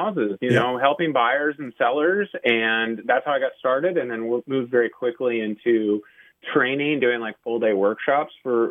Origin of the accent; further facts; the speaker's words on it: Pacific Northwest, United States; you know me, I'm from the Northwest. I love the outdoors.